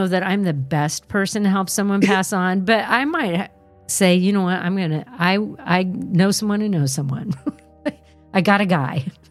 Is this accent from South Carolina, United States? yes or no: yes; Georgetown, South Carolina, United States; I grew up in Georgetown, South Carolina, which is a very old and haunted town.